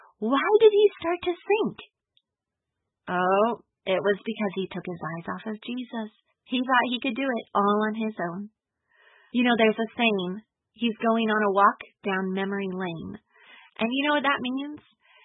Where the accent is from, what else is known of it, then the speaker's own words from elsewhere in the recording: California, United States; I grew up in California near a big lake called Folsom Lake. It's in the Sacramento Valley.